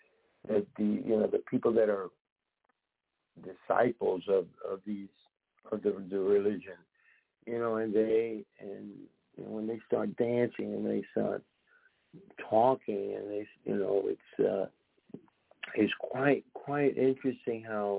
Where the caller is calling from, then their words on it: New Jersey, United States; No, not today. I'm coming live from New Jersey. I'm 15 minutes from the George Washington Bridge.